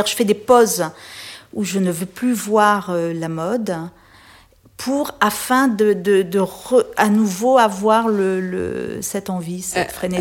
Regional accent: Réunion, France; moved away as an adult; Dans les pays tropicaux, surtout j'ai quitté La Réunion après mon bac au début des années 80

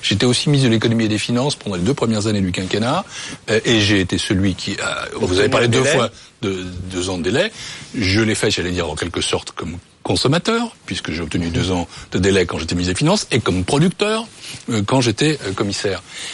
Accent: France; Et je suis français, européen, mais français

